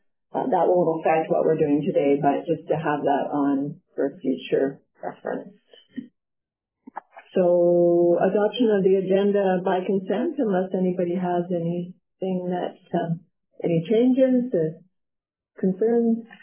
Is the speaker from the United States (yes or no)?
no; Qualicum Beach, British Columbia, Canada; I grew up in Qualicum Beach, in nature and loving nature